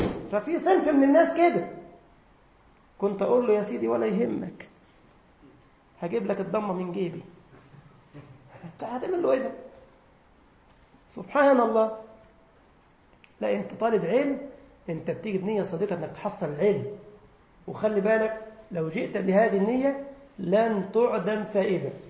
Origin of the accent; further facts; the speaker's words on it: Egypt; قلت له يا أخي احنا عندنا في مصر شارع اسمه الهرم